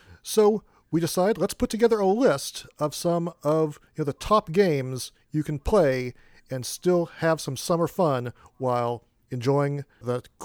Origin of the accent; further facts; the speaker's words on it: New York, United States; born there; I'm actually a New Yorker by birth, so give me a break here.